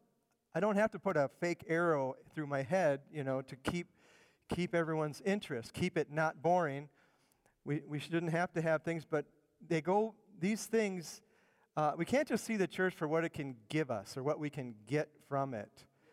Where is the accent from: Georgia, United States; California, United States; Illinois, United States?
Illinois, United States; just a few miles from where I grew up in the Chicago area suburbs.